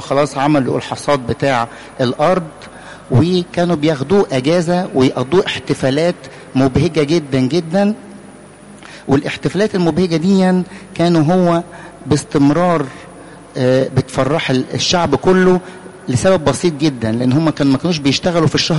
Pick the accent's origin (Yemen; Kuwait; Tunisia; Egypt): Egypt; إحنا كلنا فرعنا، أقصد أن إحنا كلنا مصريين من أصل فرعوني، أقباط، كلمة قبطي معناها مصري.